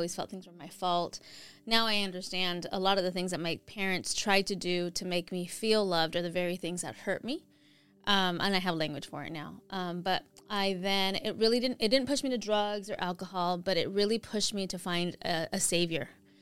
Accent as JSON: {"language": "English", "region": "New York", "country": "United States", "tie": "born there", "said": "I was born in New York. My parents are from Colombia, and I was born in a very Colombian home."}